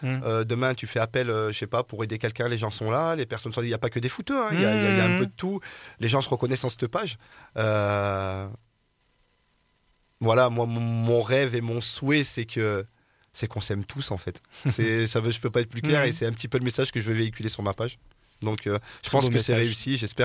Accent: Grenoble, Auvergne-Rhône-Alpes, France; On est grenoblois, on est fiers d'être grenoblois et on aime tous Grenoble.

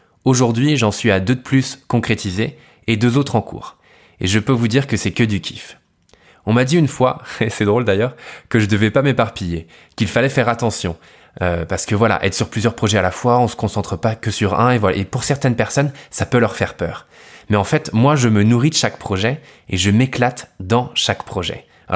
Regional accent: Île-de-France, France; j'ai 27 ans et je suis originaire des Yvelines, de Basemont très exactement, un petit patelin de 1600 habitants à 40 km à l'ouest de Paris. J'y suis resté jusqu'à mon bac

